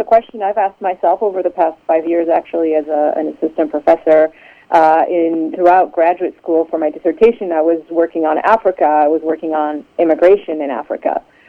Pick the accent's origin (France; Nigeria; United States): France; I'm from France originally, even though I don't sound French. I am a French citizen and grew up in France.